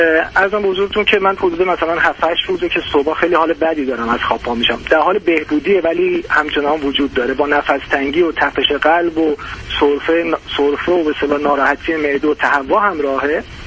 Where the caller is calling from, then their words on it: Germany; از اروپا دکتر، از آلمان هستم.